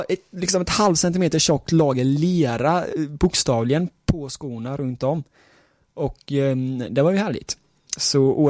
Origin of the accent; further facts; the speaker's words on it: Tranås, Jönköping County, Sweden; Jag är ju smålänning.